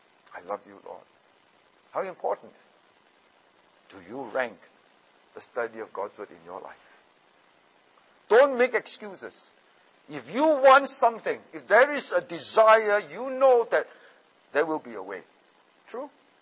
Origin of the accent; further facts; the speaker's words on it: Australia; So when you go to Kenya as an Australian